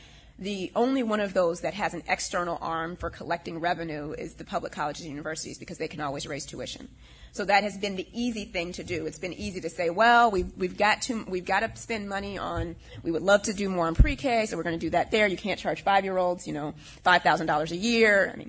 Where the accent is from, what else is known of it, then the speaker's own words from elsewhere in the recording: Atlanta, Georgia, United States; But we're Georgia, and I'm from Atlanta originally.